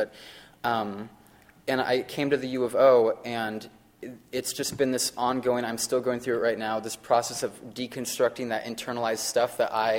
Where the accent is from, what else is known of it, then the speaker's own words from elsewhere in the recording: Medford, Oregon, United States; also born or lived in Bandon; But I was born and raised in Oregon. I grew up in Medford, Oregon for about half of my life, and then I moved to the coast of Oregon, Bandon, which is a small 3,000 people town.